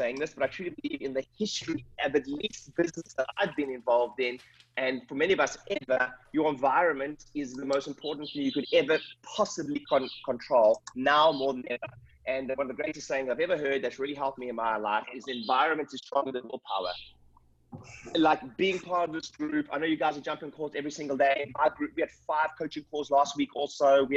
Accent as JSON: {"language": "English", "country": "South Africa", "lives_now": "United Kingdom", "said": "I'm originally from South Africa. So funny accent, living in Britain right now"}